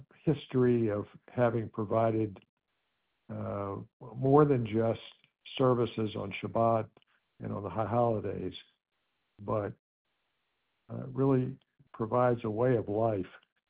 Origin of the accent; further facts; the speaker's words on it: Jacksonville, Florida, United States; talk to you about my family history and the Jacksonville Jewish Center and growing up in Jacksonville